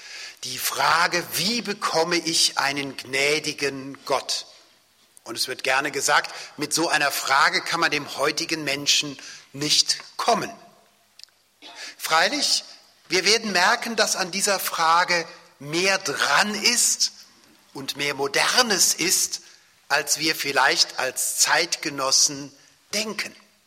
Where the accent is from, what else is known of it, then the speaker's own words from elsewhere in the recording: Cologne, North Rhine-Westphalia, Germany; born there; also born or lived in Swabia; Ich bin ja ein Adoptivschwabe, das heißt geboren in Köln, aber nun die meiste Zeit meines Lebens im Schwabenland.